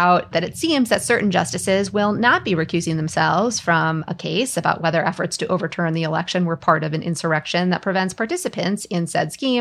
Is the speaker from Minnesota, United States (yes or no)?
yes; Minnesota, United States; in my home state of Minnesota